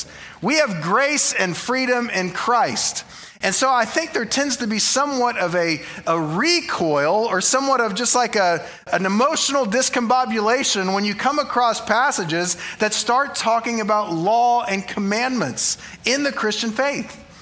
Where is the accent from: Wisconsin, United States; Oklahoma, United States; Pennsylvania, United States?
Oklahoma, United States; I'm from Oklahoma. English is hard, okay?